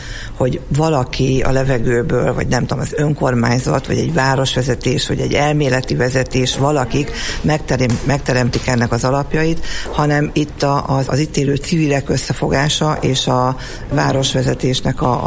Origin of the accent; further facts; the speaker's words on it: Miskolc, Borsod-Abaúj-Zemplén, Hungary; hogy szerencsések vagyunk, hogy miskolciak vagyunk